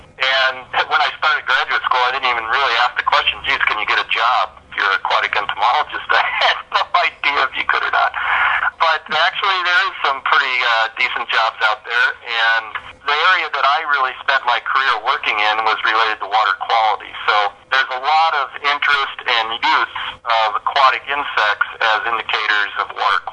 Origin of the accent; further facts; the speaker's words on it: Illinois, United States; I grew up in the Midwest in Illinois.